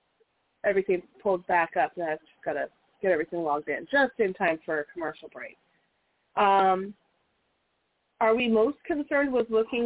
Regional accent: Las Vegas, Nevada, United States; You grew up in Las Vegas. I grew up in Las Vegas.

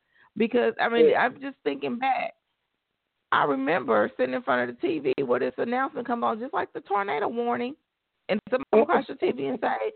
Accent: Midwest, United States; Okay, so I know I'm a little bit older than you, but and we're both from the Midwest.

